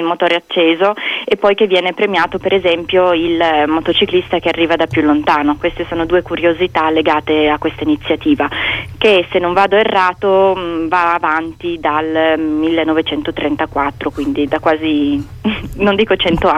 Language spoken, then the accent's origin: Italian; Turin, Piedmont, Italy; Sono piemontese doc, vivo a Torino dove sono nata.